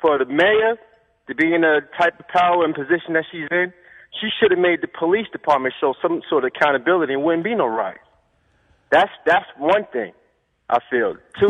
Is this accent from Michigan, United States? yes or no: no; Queens, New York, United States; Yes, I'm a black man. I'm from Queens.